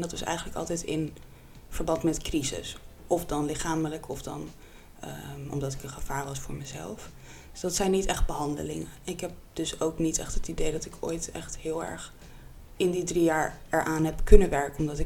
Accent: Alkmaar, North Holland, Netherlands; Ik kom uit Alkmaar en ik ben 22 jaar.

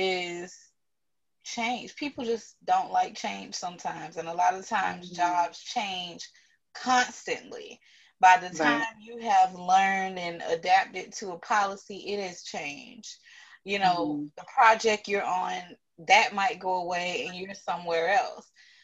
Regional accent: Miami, Florida, United States; And I'm from Miami, so the drivers down there, I think we have the worst drivers in the world.

